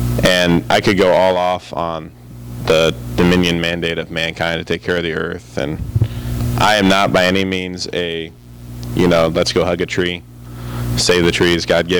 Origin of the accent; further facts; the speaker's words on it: United States; born there; So I'm thankful I was born in America.